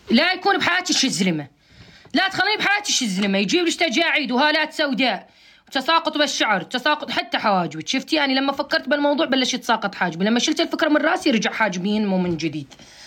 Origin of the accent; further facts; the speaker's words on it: Aleppo, Aleppo Governorate, Syria; حبابة أنا حلبية والنعم بالحلبة، خلاص عادي حلبية وديرية عادي